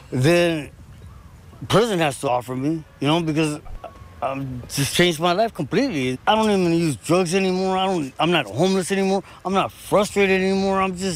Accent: East Los Angeles, California, United States; I'm 56 years old. I was born and raised in East LA.

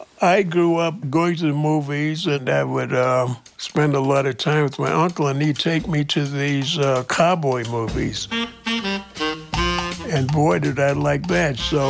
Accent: Harlem, New York, United States; I was born in Harlem proper, which was sort of the lowlands. And then we moved up on the hill, which was sort of a upscale area.

